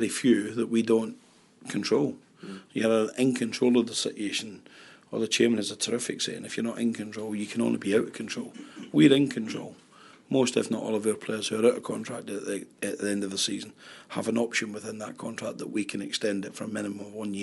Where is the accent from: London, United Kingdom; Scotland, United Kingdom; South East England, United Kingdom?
Scotland, United Kingdom; Glasgow; I was a wee boy growing up in Glasgow